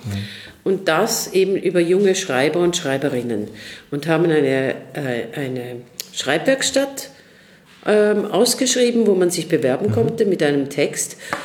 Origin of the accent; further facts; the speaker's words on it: Basel, Basel-Stadt, Switzerland; moved away as an adult; also born or lived in United States; ich komme aus Basel und habe dort am Jungen Theater Basel angefangen zu spielen, wo ich auch immer wieder gespielt habe und bin dann später aber für meine Ausbildung nach Amerika gegangen